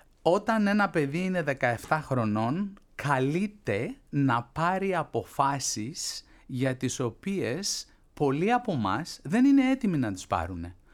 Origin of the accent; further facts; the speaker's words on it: Athens, Attica, Greece; Γεννήθηκα και μεγάλωσα στην Αθήνα, στην περιοχή των Αμπελοκήπων, η Άμπελο Γκάρντεν, όπως το λέγαμε τότε.